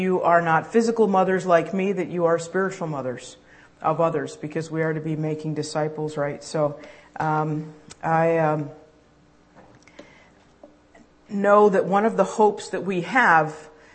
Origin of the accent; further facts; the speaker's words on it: St. Louis, Missouri, United States; now in Montreal, Canada; I am from Montreal, but originally from St. Louis, Missouri, which proves it.